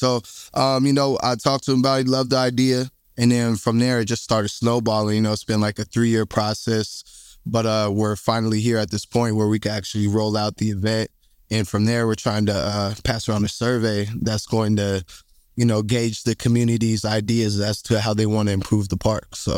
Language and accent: English; Portland, Oregon, United States; I grew up across the street from George Park. I'm from St. John's, North Portland.